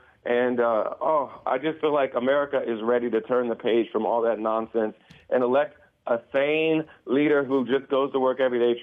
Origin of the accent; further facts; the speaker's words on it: Ohio, United States; after Trump and Vance were spreading those lies about the Haitian migrants in my hometown, we were getting bomb threats in my city, and my mother still lives there.